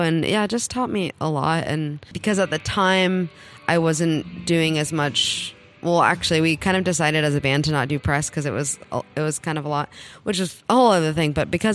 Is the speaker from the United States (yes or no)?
yes; Los Angeles, California, United States; I grew up in Los Angeles